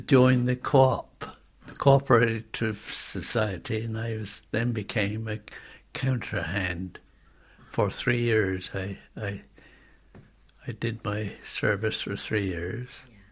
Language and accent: English; Tatworth, South West England, United Kingdom; also born or lived in Bath; Were brought up, actually, at... Tatworth.